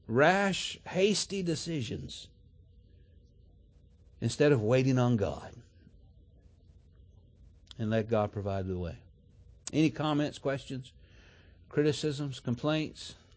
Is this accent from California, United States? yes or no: no; Florida, United States; Well, I'm from South Florida. If we had possums down there, I never saw them.